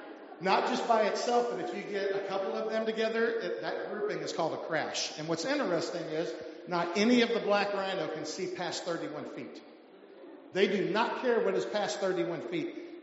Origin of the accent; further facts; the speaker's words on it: Florida, United States; I grew up in Florida, so we had fire ants.